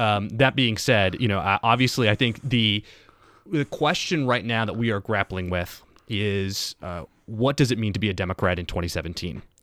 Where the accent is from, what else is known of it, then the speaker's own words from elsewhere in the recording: Green Bay, Wisconsin, United States; Formerly in Green Bay, my hometown.